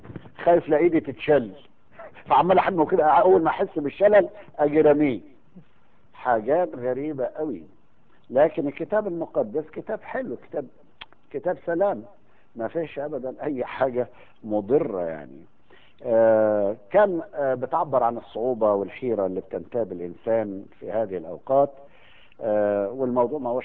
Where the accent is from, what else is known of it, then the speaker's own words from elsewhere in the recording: Egypt; يعني أنا مش متعود على اللهجات المختلفة العربية، يمكن بتفهمونا احنا بسهولة عشان احنا مصريين